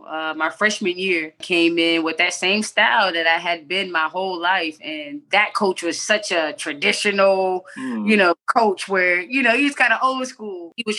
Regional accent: Reading, Pennsylvania, United States; Yeah, so I grew up in Redding, Virginia. So about an hour and a half from Philadelphia.

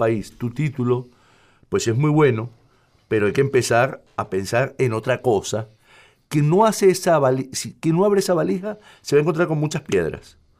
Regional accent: Venezuela; moved away

